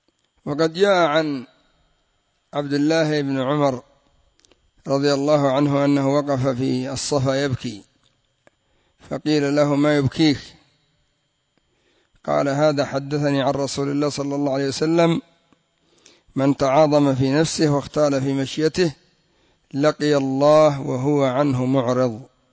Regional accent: Yemen; كما يقولون عندنا في اليمن: فلان يرى نفسه

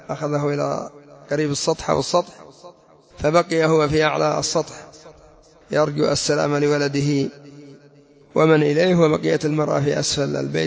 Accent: Yemen; أما عندنا في اليمن يعني البنية التحتية ضعيفة جدا

